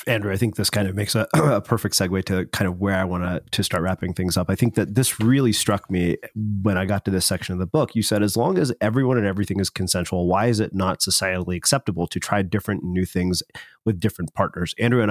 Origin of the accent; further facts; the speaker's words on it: India; Because like I said, as an Indian person, that was probably one of the things that struck me most about that section.